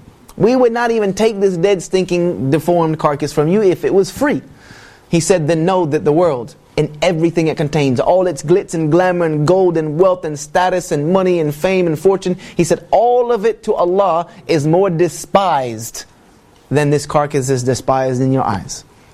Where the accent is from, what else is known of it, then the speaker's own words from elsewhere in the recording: the South, United States; forgive me for my English. I'm from the South, we have no grammar or anything like that. We just talk.